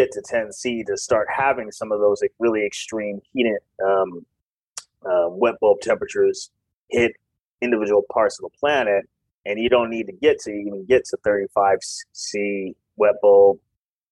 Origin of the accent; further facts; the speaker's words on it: Seattle, Washington, United States; I didn't have air conditioning growing up in Seattle either.